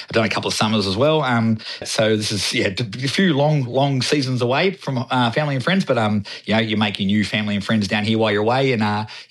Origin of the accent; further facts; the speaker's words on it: Hobart, Tasmania, Australia; being in Tasmania, and I'm from Hobart, it's like the gateway to Antarctica